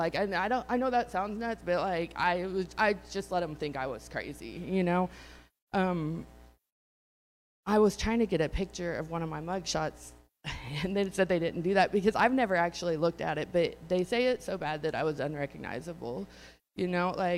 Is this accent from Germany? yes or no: no; Solomon, United States; I grew up in Solomon